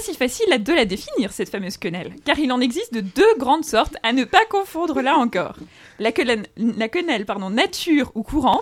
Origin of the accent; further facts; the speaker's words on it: Grand Est, France; Je suis alsacienne, donc je les défends.